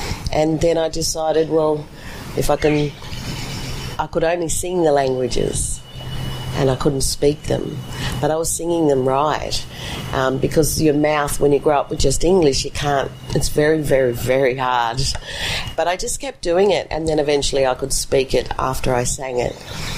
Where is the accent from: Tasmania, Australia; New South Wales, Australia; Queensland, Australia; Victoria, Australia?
New South Wales, Australia; Sydney; growing up in Sydney, on the south side of Sydney, when I was the only Aboriginal child at school.